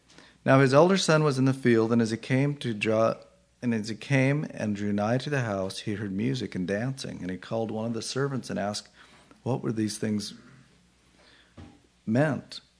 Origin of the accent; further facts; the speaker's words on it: Oregon, United States; born there; I was born in Oregon.